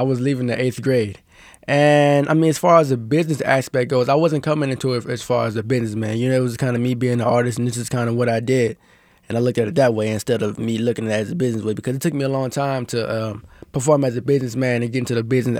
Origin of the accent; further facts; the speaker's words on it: Kansas City, United States; I live in Kansas City. I'm from Kansas City.